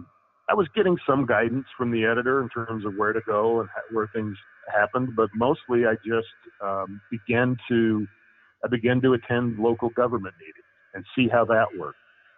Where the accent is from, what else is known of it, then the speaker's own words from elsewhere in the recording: Idaho, United States; I picked up a few assignments at my hometown weekly, which is the Gooding County Leader.